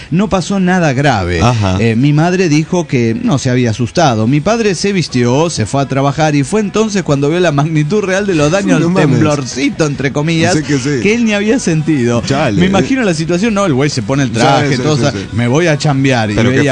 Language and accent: Spanish; León, Guanajuato, Mexico; de León, Guanajuato.